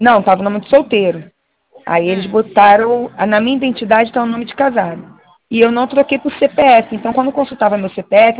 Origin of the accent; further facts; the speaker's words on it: Maricá, Rio de Janeiro, Brazil; Maricá, Rio de Janeiro.